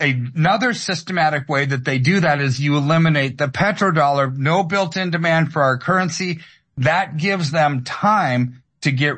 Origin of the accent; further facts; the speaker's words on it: United States; I hate to say it that America is not on a winning team because I'm an American